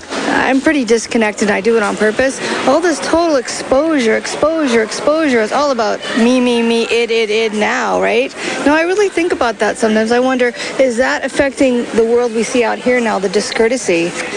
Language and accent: English; United States; I'm American, right?